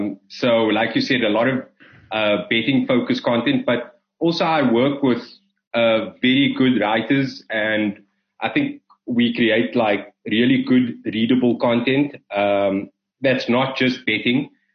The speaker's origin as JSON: {"language": "English", "town": "Cape Town", "region": "Western Cape", "country": "South Africa", "tie": "born or raised there", "said": "I think my whole sports thing started with my family. Both sides of my family are relatively sports mad. Before SACS, I mean, I played cricket and rugby there."}